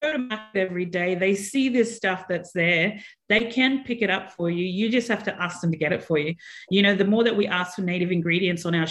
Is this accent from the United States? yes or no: no; Australia; because we are all Australian and we should be eating more of this.